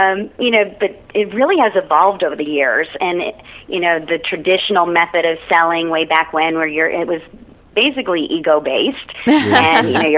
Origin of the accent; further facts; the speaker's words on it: Ohio, United States; now in Austin, United States; No, I'm originally from Ohio.